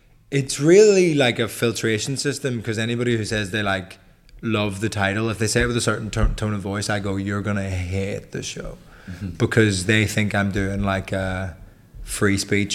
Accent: Belfast, Northern Ireland, United Kingdom; because I grew up in Belfast, but born just before the Troubles finished. So I was alive for 2 years of it.

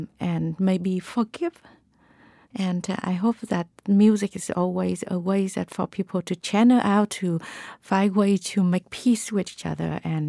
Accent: Hanoi, Vietnam; I just purely come from north of Vietnam. I'm from Hanoi. I was born there.

